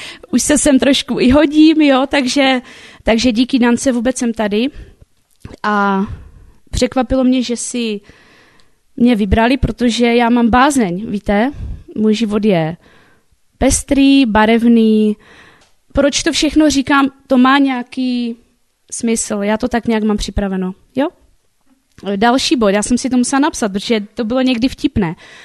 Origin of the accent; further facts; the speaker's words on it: Havířov, Moravian-Silesian Region, Czechia; Jsem z Havířova